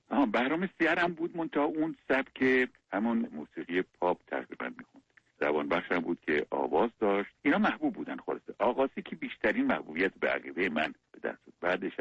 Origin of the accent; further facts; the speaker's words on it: Khuzestan, Iran; حالا من با اینا فرقم اینه که اهل خوزستانم